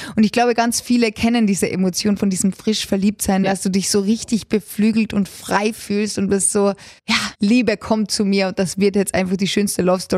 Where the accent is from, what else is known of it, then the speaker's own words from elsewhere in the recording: Altersberg, Austria; Ich komme aus Österreich. Ich bin in einem kleinen Dorf namens Altersberg aufgewachsen